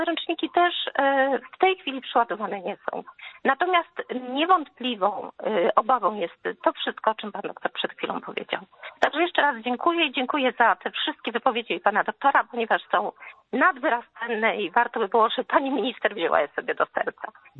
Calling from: Legnica, Lower Silesian Voivodeship, Poland; Ja jestem z Legnicy i jestem nauczycielką

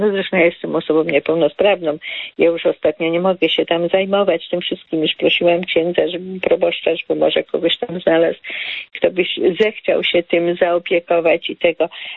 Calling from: Tomaszów Mazowiecki, Łódź Voivodeship, Poland; Tomaszów Mazowiecki. Ja chciałam powiedzieć o właśnie takie miejsca pamięci. U nas w Tomaszowie przy parafii Najświętszego Serca Jezusowego jest zrobiony szaniec.

